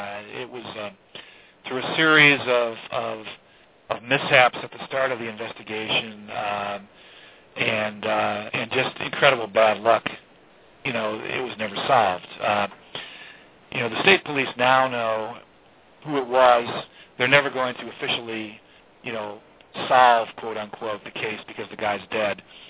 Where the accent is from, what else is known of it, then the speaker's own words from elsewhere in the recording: Holland, Michigan, United States; was from my hometown in Holland, Michigan. And she went to my high school.